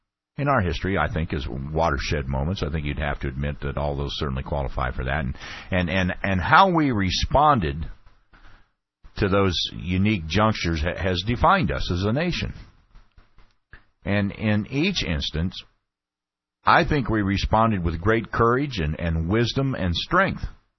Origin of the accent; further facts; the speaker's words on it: United States; that hurts me deeply as an American. And in all my years growing up, and through most of my adulthood, we truly have been a country that was loved and respected by most of the rest of the world.